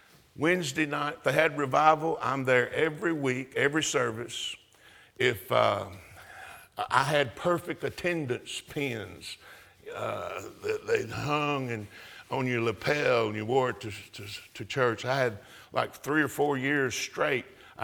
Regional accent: Ridgely, Tennessee, United States; also born or lived in Los Angeles; I was born in Los Angeles, and when they were when I was 3.5 years old, they moved back to Tennessee. And I'm glad they did, because I wouldn't be alive if I'd grown up in Los Angeles. I was blessed to grow up in Tennessee.

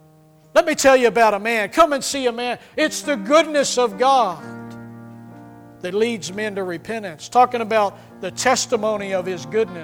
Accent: Austin, Texas, United States; when I was growing up in Austin, Texas, called Glad Tidings

